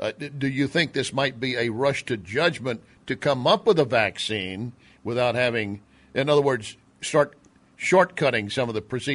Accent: Texas, United States; I grew up in West Texas, and it was not uncommon if you got a rattlesnake bite

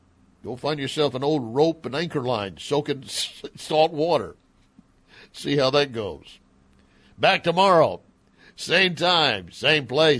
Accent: Texas, United States; I'm from Texas. I can make fun of Tennessee.

